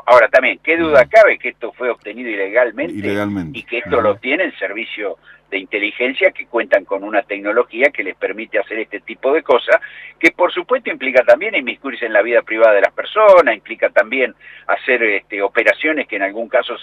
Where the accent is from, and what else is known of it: Argentina